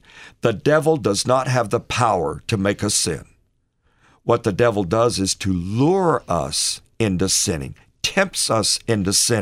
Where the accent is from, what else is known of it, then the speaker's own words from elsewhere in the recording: Texas, United States; No, the better answer is because I'm from Texas.